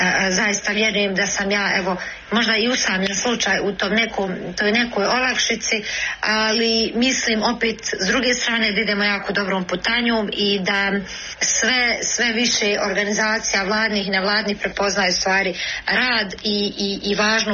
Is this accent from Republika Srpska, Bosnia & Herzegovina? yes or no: no; Kalesija, Federation of Bosnia and Herzegovina, Bosnia & Herzegovina; barijera s kojima sam najviše suočavam je činjenica da potičem iz Kalesije.